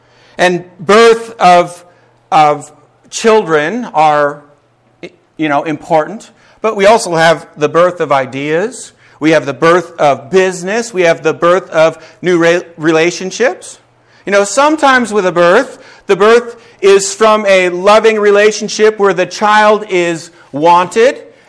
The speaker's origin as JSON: {"language": "English", "region": "Minnesota", "country": "United States", "tie": "born or raised there", "moved": "as an adult", "said": "I grew up in Minnesota. Spent 19 years of my life there, and after that, I went to the Moody Bible Institute in Chicago, Illinois."}